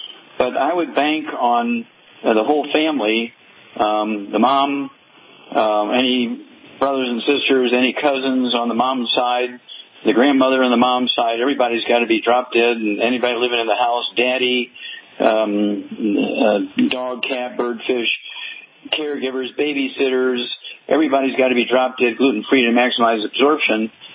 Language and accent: English; Missouri, United States; Let's go to Missouri, my home state, Missouri.